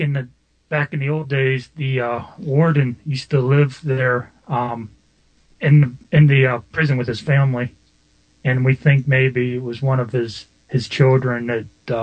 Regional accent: Butler, Pennsylvania, United States; Yes, I'm I'm from Butler, Pennsylvania, just a small city north of Pittsburgh.

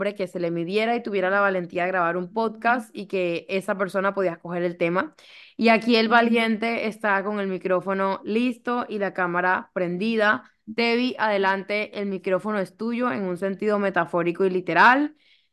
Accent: Lorica, Córdoba, Colombia; also born or lived in Montería; yo nací en Montería, con mis papás vivíamos en Lorica, que es un pueblo a 1 hora de Montería.

